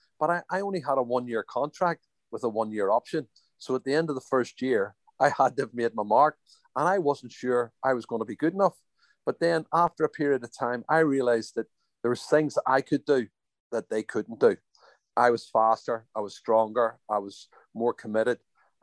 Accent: Belfast, Northern Ireland, United Kingdom; It's a story of me growing up in Northern Ireland and my life and times growing up in West Belfast, and how I transitioned from playing Gaelic football in hurling to being a soccer player.

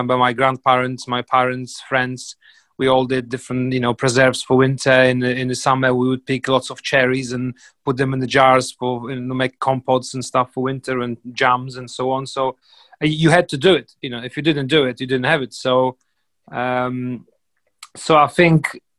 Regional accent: Gdansk, Pomeranian Voivodeship, Poland; also born or lived in Krakow; I was born in Krakow, but I only lived there for a year, and then we moved to Gdansk, which is opposite side of Poland, up north, where I grew up. So, yeah, you can, you know, I haven't born there, but that's my city.

